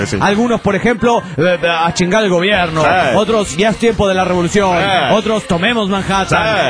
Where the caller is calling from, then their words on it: Turmero, Aragua, Venezuela; de Turmero, Venezuela.